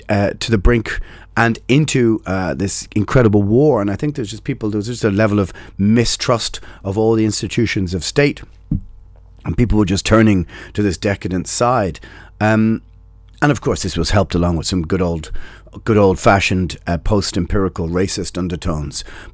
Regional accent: Dublin, Leinster, Ireland; especially growing up in Dublin. You saw that in the 80s everywhere.

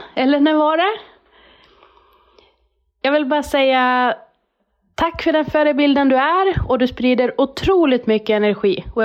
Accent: Fagersta, Västmanland County, Sweden; Jag kommer från Fagersta.

